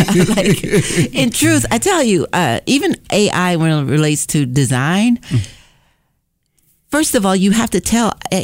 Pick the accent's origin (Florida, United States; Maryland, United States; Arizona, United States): Florida, United States; also born or lived in New York; I was born in New York, but grew up in Florida.